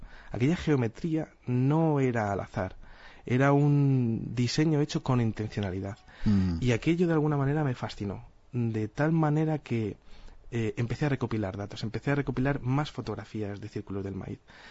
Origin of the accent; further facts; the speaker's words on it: Community of Madrid, Spain; No, soy madrileño.